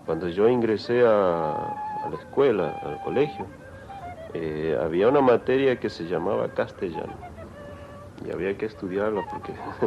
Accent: Humahuaca, Jujuy, Argentina; now in France; porque mi familia están siempre en mi pueblo, en Humahuaca.

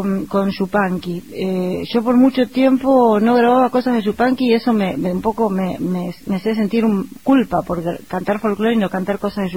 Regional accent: Buenos Aires Province, Argentina; porque soy bonaerense y hago folclore del noroeste de pronto

